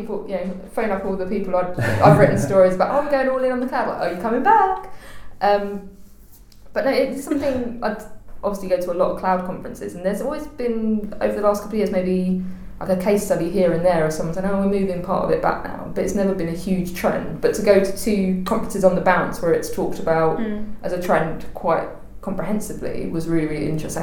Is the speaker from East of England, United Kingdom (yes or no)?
no; Hayes, London, United Kingdom; My hometown is Hayes in Middlesex. That's where I was born.